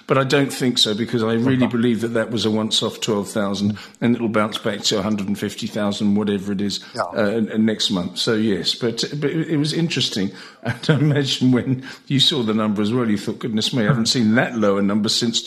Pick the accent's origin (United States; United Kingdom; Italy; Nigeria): United Kingdom; even in my home country, Britain, you can't put a house near a river